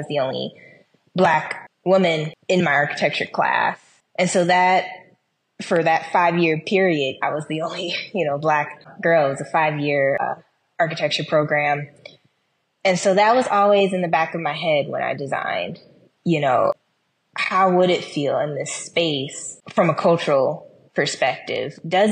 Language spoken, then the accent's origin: English; Chicago, Illinois, United States; You know, Chicago, being born and raised in the Midwest and then going to the Sonoran Desert, totally different in how you design